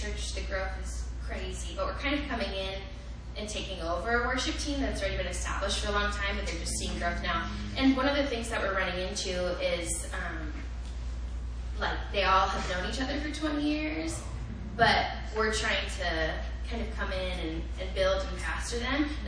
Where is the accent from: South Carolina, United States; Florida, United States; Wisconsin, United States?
Wisconsin, United States; I'm from Wisconsin. I'm the worship director at my church there.